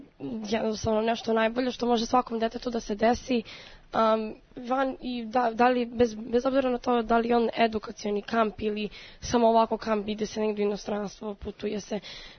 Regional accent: Belgrade, Serbia; dolazim iz Beograda.

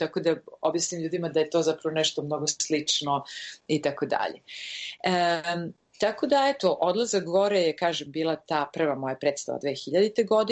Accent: Serbia; moved away as an adult; now in Sweden; Ja sam iz Srbije i tadašnje Jugoslavije izašla da osvojim svet, normalno, kao svaka glumica.

